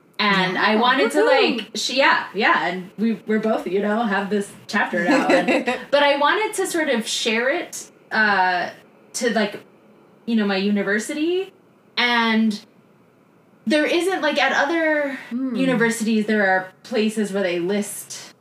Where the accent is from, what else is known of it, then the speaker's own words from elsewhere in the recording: Tucson, Arizona, United States; oh, Tucson looks cool for a Fringe. It's my hometown.